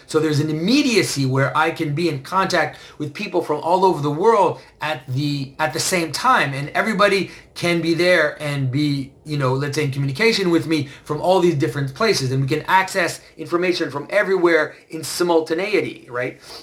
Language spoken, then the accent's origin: English; Canada; Sorry, I'm Canadian.